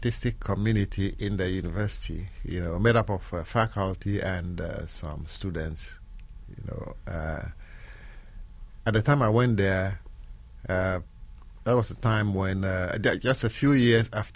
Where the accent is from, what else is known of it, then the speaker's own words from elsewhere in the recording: Ghana; English is a second language; a majority of people in my hometown did weave at the time I was growing up, but I wasn't actually replicating Kente cloth, which is an iconic fabric, in Ghana.